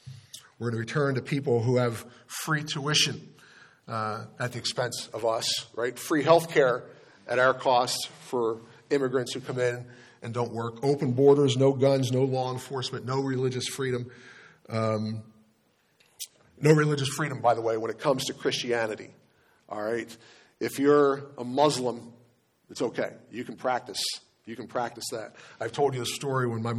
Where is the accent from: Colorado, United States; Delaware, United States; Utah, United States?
Delaware, United States; I'm from Delaware, and Joe Biden was our senator when I was a kid, and he was bad 40 years ago.